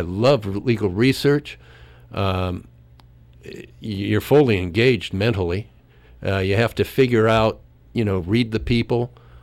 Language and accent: English; Lancaster, Ohio, United States; born there; I was born in Lancaster.